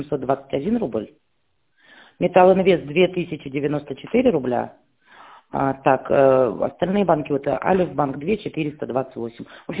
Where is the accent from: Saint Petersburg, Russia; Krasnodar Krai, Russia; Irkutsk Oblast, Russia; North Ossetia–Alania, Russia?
Irkutsk Oblast, Russia; Irkutsk; У нас на час разница, мы из Иркутска.